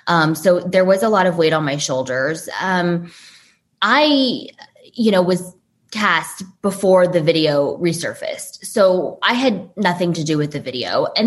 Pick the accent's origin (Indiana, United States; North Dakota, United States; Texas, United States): Texas, United States; Flower Mound; also born or lived in Beijing, China / New York, United States; I grew up in Beijing for the first 6 years of my life, and then New York for another 3 years or so. We moved around a lot. And then my dad got a job in Flower Mound, Texas. So I lived there until I was 1